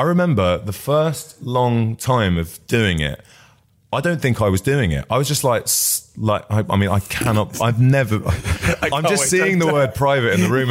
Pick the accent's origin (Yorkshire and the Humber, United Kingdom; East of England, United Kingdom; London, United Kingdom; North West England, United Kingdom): London, United Kingdom; Barnet; I grew up in Barnet.